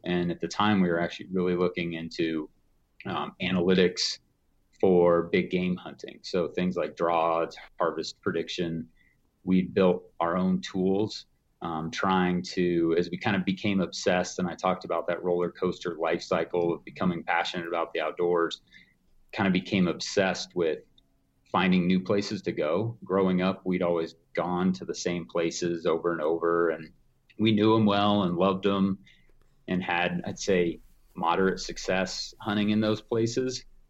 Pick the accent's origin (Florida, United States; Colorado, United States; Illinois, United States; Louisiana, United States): Colorado, United States; Evergreen; It's been amazing growing up in Evergreen over the past, 40 years, just to see it transform from a small mountain town to now, there's big houses